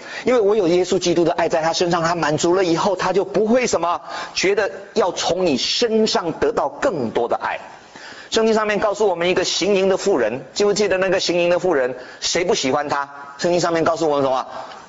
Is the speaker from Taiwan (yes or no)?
yes; Taiwan; 我是从台湾来的，在小孩子在国内啊，在台湾的时候